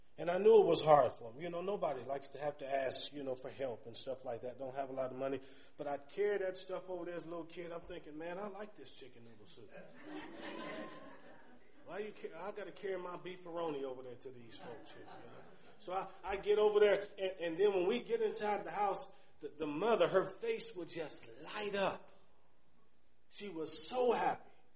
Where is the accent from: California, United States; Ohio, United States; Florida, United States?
Ohio, United States; Cleveland; We didn't even know God growing up in Cleveland, Ohio. My family wasn't Christian.